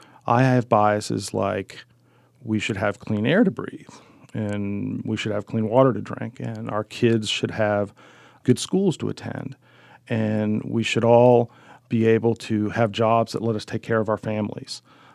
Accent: Keyser, West Virginia, United States; also born or lived in Piedmont; My family is from Piedmont in Mineral County, West Virginia. Like a lot of places, when I was a kid, the schools in Piedmont closed. So we moved to Keyser, and so I spent the rest of my youth in Keyser

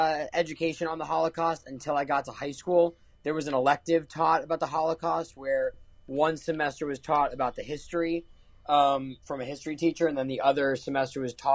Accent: Florida, United States; because growing up in South Florida, we have such a large Jewish population.

